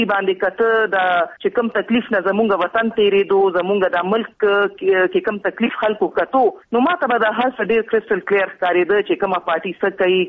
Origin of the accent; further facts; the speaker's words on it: Dagai, Khyber Pakhtunkhwa, Pakistan; also born or lived in London; now in Peshawar, Pakistan; زما تعلق جی د ډاګۍ کړي نه دی چې کوم په نوخار ضلع کې دی او زه په 18 مارچ 1964 کې پیدا شوی یم